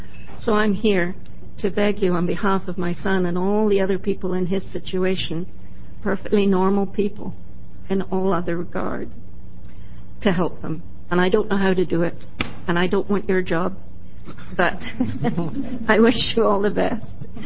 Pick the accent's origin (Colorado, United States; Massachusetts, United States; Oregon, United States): Oregon, United States; Newberg; And I'm from Newburgh, Oregon. And I'm an Army member and a parent.